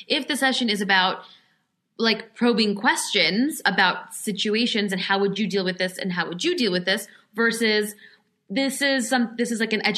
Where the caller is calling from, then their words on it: Australia; I'm flying in from Australia to Orange County with my husband and my two sons, a 10-month-old and a 2.5-year-old.